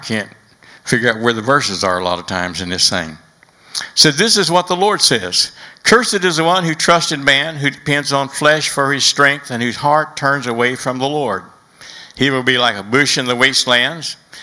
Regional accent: Oklahoma, United States; because I grew up in Oklahoma, and my dad drank all the time, so sometimes there was groceries and sometimes there wasn't.

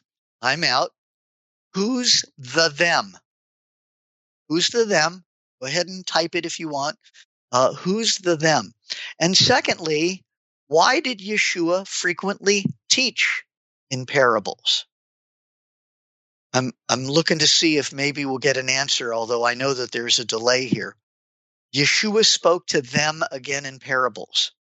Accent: Los Angeles, California, United States; When I was about 9 or 10 years old, I grew up in Los Angeles.

